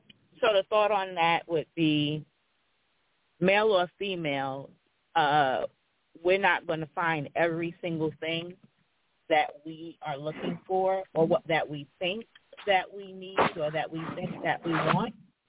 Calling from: North Carolina, United States; I'm calling from North Carolina.

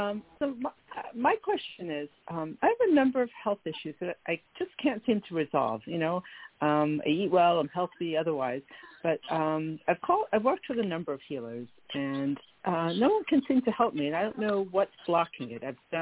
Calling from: New York, United States; from New York.

